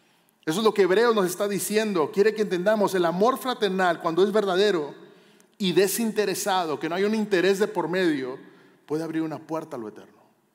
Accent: Monterrey, Nuevo León, Mexico; Simplemente soy de Monterrey. Y entonces, en México era muy común que tú ibas caminando y estaban las vitrinas

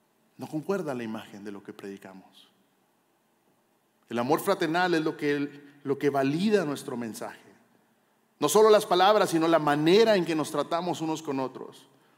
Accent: Monterrey, Nuevo León, Mexico; Simplemente soy de Monterrey. Y entonces, en México era muy común que tú ibas caminando y estaban las vitrinas

